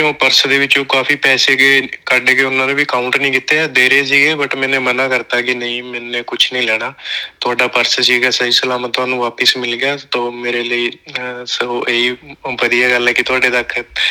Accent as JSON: {"language": "Punjabi", "town": "Ballra", "region": "Punjab", "country": "India", "moved": "as an adult", "lives_now": "Australia", "said": "ਪੰਜਾਬ ਤੋਂ ਮੇਰਾ ਜ਼ਿਲ੍ਹਾ ਸੰਗਰੂਰ ਪੈਂਦਾ ਜੀ, ਤੇ ਪਿੰਡ ਮੇਰਾ ਹੈ ਬੱਲਰਾ, ਮੂਣਕ ਦੇ ਲਾਗੇ ਪੈ ਜਾਂਦਾ, ਤਹਿਸੀਲ ਮੂਣਕ ਪੈਂਦੀ ਹੈ ਮੈਨੂੰ"}